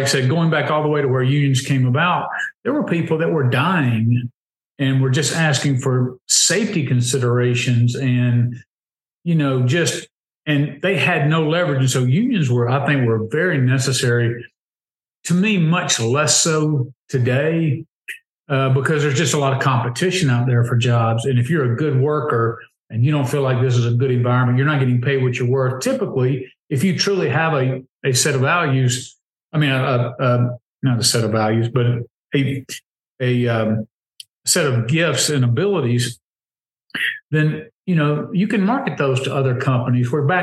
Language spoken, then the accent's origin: English; Southeast, United States; we're from the Southeast, and we don't have a lot of unions and stuff like that. Most of us live in right to work states.